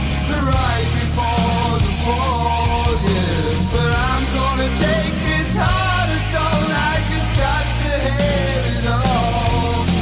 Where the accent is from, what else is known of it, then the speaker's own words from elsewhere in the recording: Switzerland; jag är inte svensk medborgare, jag är schweizisk medborgare